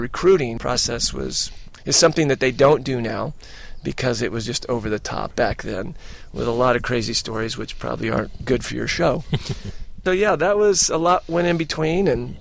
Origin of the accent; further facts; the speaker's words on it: Visalia, California, United States; I grew up in Visalia, and I was 17 years old and never been on a flight, never been on a plane